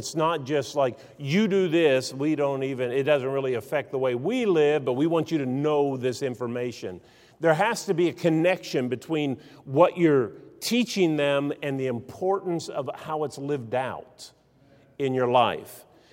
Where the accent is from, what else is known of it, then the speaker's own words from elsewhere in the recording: West Virginia, United States; I grew up in West Virginia, but they give you this little booklet that you have to study.